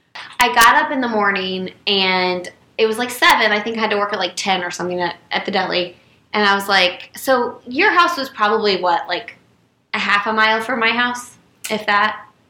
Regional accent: Bloomington, United States; But the funny thing about that is I'm from Bloomington.

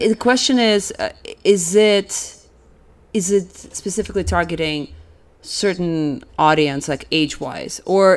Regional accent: Russia; I'm just comparing it to some of the shit that I grew up with in Russia.

